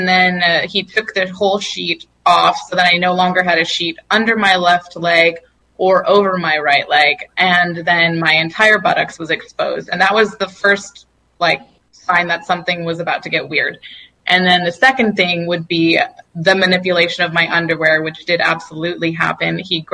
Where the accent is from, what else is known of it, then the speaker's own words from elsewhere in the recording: New Mexico, United States; I'm from New Mexico, and so I usually just get them there.